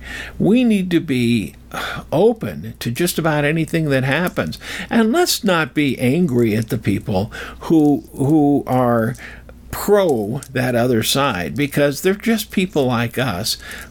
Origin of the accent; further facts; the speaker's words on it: Colorado, United States; I was from Colorado, where Mamie Eisenhower was from, his wife, and they made a big deal out of that.